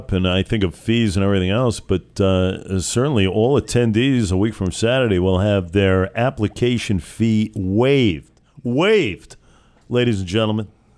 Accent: Bayside, New York, United States; Bayside is my hometown from way back.

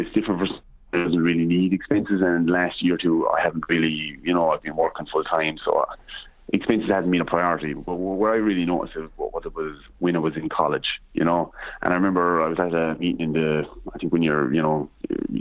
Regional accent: United States; which is what I've probably done being an American, being abroad

